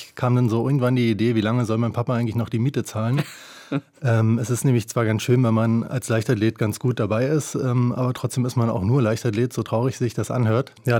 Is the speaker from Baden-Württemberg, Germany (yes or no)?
no; Cottbus, Brandenburg, Germany; born there; now in Berlin, Germany; da ich ja gebürtiger Cottbusser bin, zwar viele Jahre nicht in Cottbus tätig war, seit 2007 in Berlin